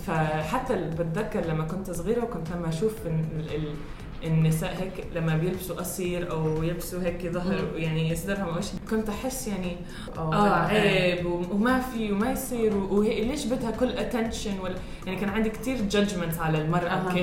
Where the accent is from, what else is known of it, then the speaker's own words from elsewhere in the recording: Tunisia; also born or lived in United Arab Emirates / United States; أنا تونسية أولاً، هيك على شلهتي يمكن يعني غريب عليكم شوية. كبرت في الإمارات، ولدت في أمريكا وسافرت شوية.